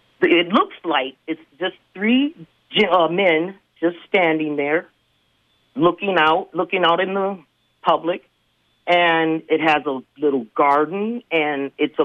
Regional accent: Duluth, Minnesota, United States; born there; But also because I was born in Duluth, and I didn't even know about this lynching until I was like 18 years old.

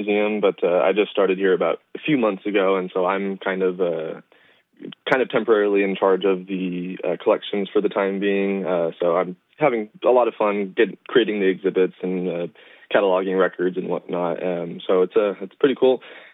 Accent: Kansas, United States; also born or lived in San Diego, United States; Yeah, so I'm originally from San Diego. I've moved around a little bit throughout my life. I grew up in Kansas

